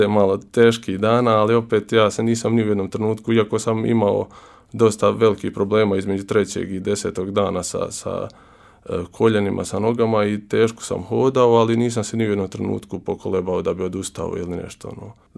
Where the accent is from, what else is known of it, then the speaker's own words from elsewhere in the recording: Međugorje, Federation of Bosnia and Herzegovina, Bosnia & Herzegovina; ja sam se u razgovor sa ovim hodočasnicima uvijek trudio kao reći da sam iz Međugorja